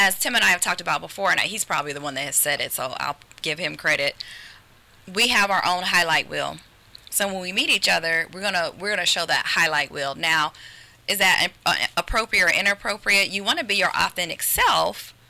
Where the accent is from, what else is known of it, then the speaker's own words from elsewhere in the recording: Dayton, Ohio, United States; I am originally born and raised in Dayton, Ohio.